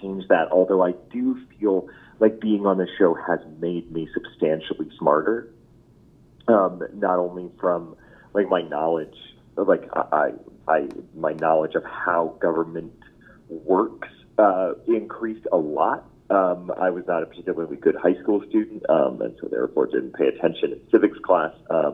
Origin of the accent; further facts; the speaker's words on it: Maine, United States; Like Senator Collins from my home state, she absolutely sucks.